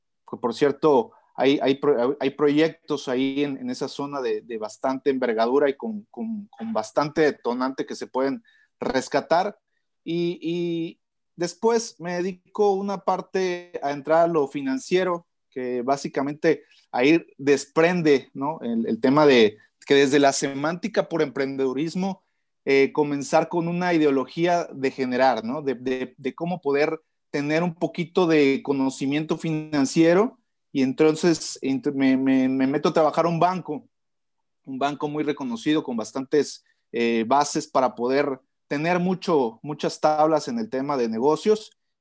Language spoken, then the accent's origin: Spanish; Tuxtla Gutiérrez, Chiapas, Mexico; yo soy originario de Tuxtla Gutiérrez. La verdad es que vengo de familia de bastante trabajo desde mis abuelos.